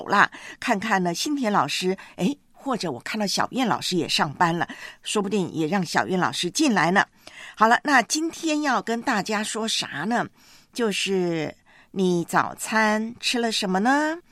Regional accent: China; 而且呢你要知道我们中国人呢维生素 D 吸收量是不足够的

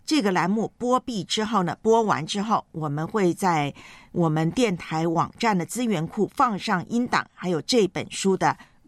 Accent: Taiwan; 以后退休能不能在我的老家台湾远程？

